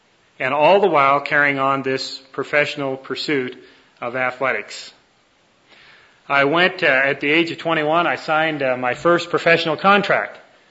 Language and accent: English; Toronto, Ontario, Canada; Nancy and I were both born and raised in Canada. In fact, when I met her, we lived about six blocks apart in the city in Toronto.